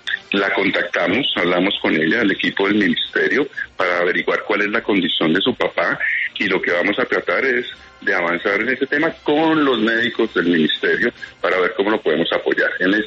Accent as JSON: {"language": "Spanish", "town": "Bogotá", "region": "Bogotá Capital District", "country": "Colombia", "tie": "born or raised there", "said": "Yo soy paisa de corazón, pero me trajeron una Bogotá chiquito."}